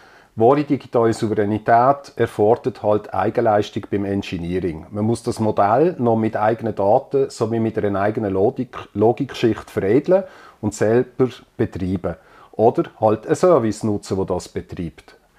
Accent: Switzerland

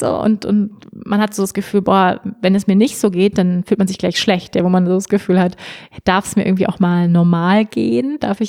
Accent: Germany; Ich bin Europäerin, ich bin Deutsche.

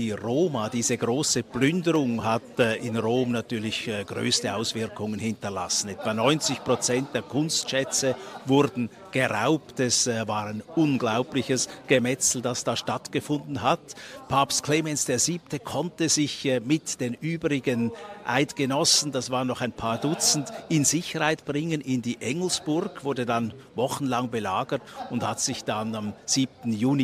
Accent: Switzerland; da den Vatikan selber zu erleben als Schweizer, wo wir ja nicht so täglich in Kontakt sind mit dieser Welt.

